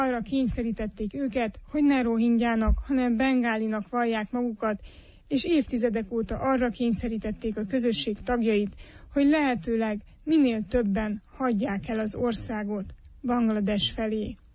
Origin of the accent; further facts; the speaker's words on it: Transylvania, Romania; Erdélyi magyarként voltam kíváncsi arra, hogyan zajlott le ez az állampolgársági jogfosztás.